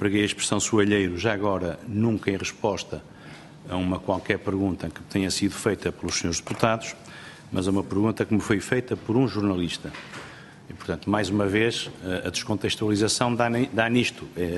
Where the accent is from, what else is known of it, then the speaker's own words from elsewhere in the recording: Portugal; E, portanto, digo como português